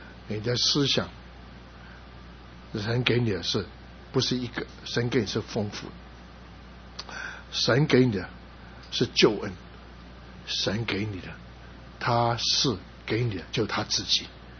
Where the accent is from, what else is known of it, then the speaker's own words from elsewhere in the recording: United States; 牧师，你从哪里来？我是从美国来。你是做就他，我是传的。那现在你在哪里？我现在在中立，那时候我人住在中立。